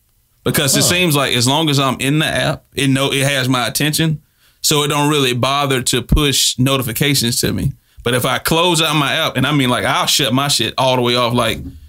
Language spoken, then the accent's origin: English; Georgia, United States; I'm from Georgia. I understand the fanatics, the fan base of being an Atlanta Falcon.